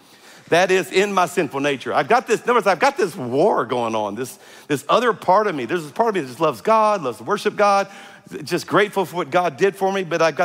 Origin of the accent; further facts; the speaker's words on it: Scotland, United Kingdom; You know, we're Scottish. We're all redheaded.